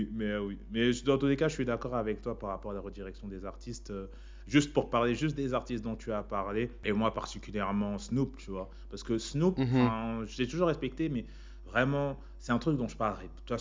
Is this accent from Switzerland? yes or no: no; Virginia, United States; also born or lived in Detroit / New York; Moi, j'ai grandi, j'étais en Virginie, j'étais à Détroit, j'étais à New York.